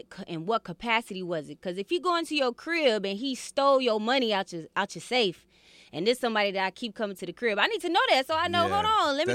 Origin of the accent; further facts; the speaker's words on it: Chicago, Illinois, United States; So I was like on Menard, and then we moved to East Chicago, Indiana.